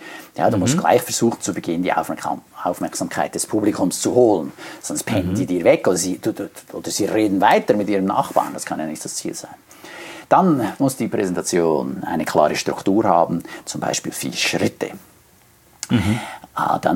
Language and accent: German; Switzerland; ich komme aus der Schweiz.